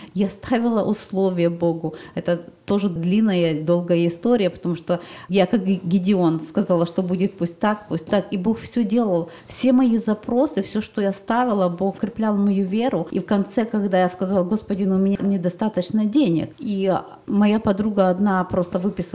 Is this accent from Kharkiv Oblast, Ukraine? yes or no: no; Donetsk, Donetsk Oblast, Ukraine; мой сын сказал, что я поеду туда помогать, потому что мы приехали из Донецка.